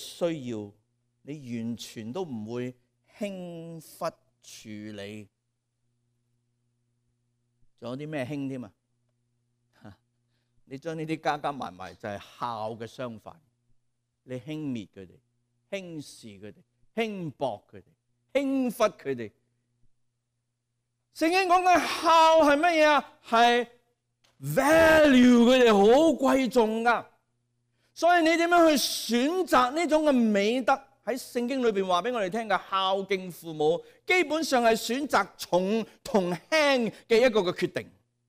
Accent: Guangdong, China; 即我哋广东人话斋，你当佢冇道咯

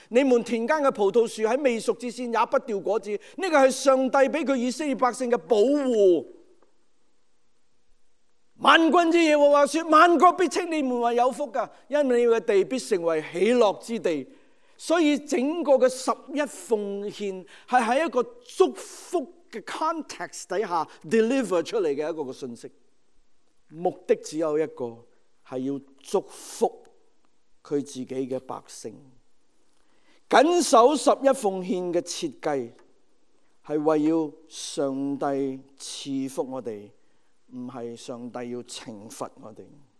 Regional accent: Hong Kong; 我们香港人和大陆人那种很复杂的情谊

